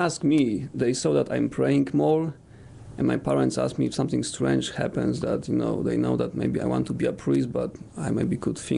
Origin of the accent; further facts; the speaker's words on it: Poland; So, yes, I grew up in Poland in a small village, 200 families.